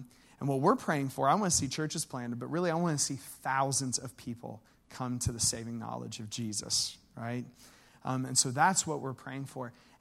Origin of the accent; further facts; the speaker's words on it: Pennsylvania, United States; You know, I grew up in Western Pennsylvania. I feel pretty familiar with the Pittsburgh area